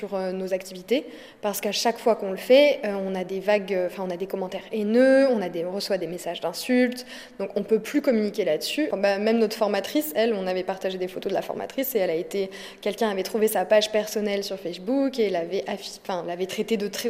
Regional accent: France; je suis française, je travaille dans l'association Ftarchi depuis 2 ans déjà. J'ai 25 ans

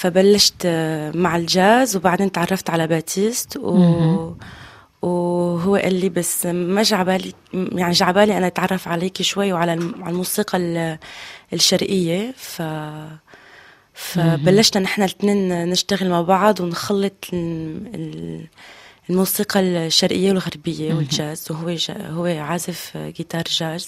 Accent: Syria; now in France; أنا كبرت بالموسيقى الكلاسيكية بسوريا، وتعلمت البيانو وبعدين وصلت بفرنسا

